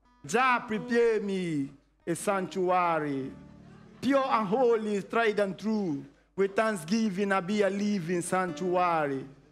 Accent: Pretoria, Gauteng, South Africa; I roll from South Africa. All the way, Pretoria, love. Mama Africa, Pretoria, love.

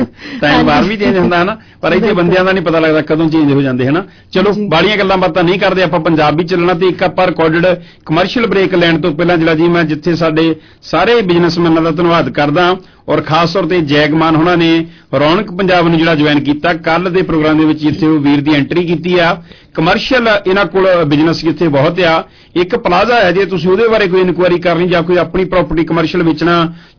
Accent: Jand Kohala, Punjab, India; ਜੰਡ ਕੋਹਾਲਾ ਮੇਰਾ ਪਿੰਡ

